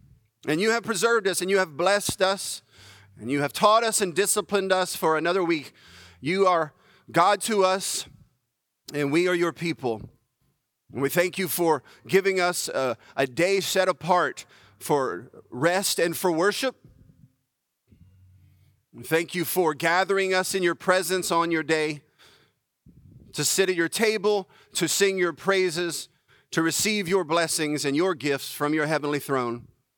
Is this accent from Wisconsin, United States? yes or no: no; Breaux Bridge, Louisiana, United States; think, around the age of 9 or 10 in Brobridge, Louisiana. Not a very prominent place, but it was my hometown, growing up to about 11 or 12 years old, I believe.